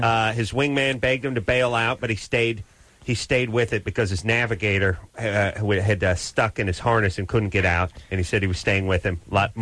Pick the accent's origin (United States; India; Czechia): United States; North Hollywood, California; I grew up in North Hollywood. I went to North Hollywood High.